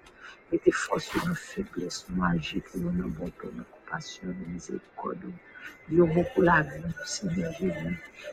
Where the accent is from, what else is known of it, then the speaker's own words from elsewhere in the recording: Haiti; Maintenant, nous venons de pays d'Haïti